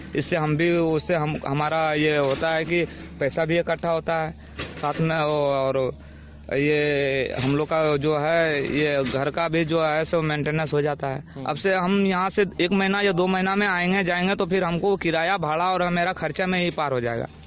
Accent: India; हम लोग हिंदी वाला है, हम लोग वहाँ पे जाते हैं

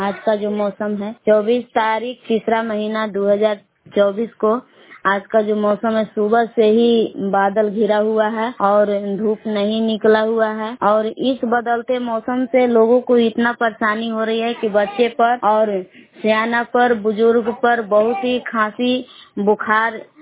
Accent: Belaon, Bihar, India; ग्राम बेलाव जिला कैमूर भभुआ के निवासी हूँ।

